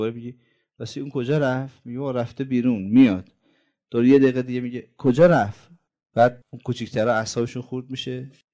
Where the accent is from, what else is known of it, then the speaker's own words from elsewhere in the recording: Iran; هر دفعه میگم خدا رو شکر ما ایرانی هستیم